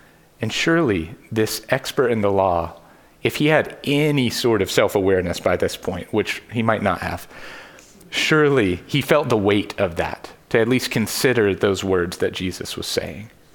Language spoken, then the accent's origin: English; Kentucky, United States; I'm not from here. I'm from Kentucky.